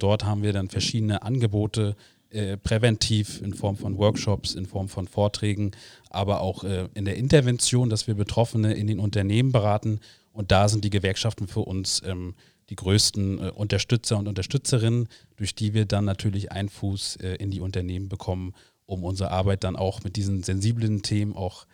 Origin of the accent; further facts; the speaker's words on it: Greifswald, Mecklenburg-Vorpommern, Germany; 30 Jahre alt, komme aus Mecklenburg-Vorpommern, genauer gesagt aus Greifswald in Vorpommern, habe dort mein Abi und mein Studium absolviert in der Politikwissenschaft und in Geschichte